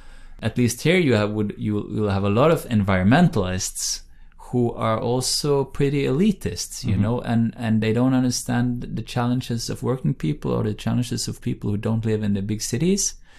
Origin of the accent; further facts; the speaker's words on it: Bergen, Vestland, Norway; English is a second language; There's an example, it's a sort of fun example I use from my hometown of Bergen on the West Coast, which is one of the voting circles in Bergen.